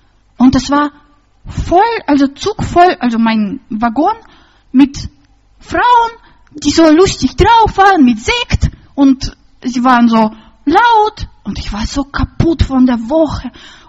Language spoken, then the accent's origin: German; Russia; accent: Russian; German is a second language; wie ich über Risikos und Nebenwirkungen von meinem starken russischen Akzent warne